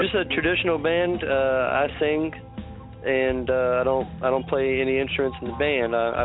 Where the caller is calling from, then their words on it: Baton Rouge, Louisiana, United States; I'm calling from Baton Rouge.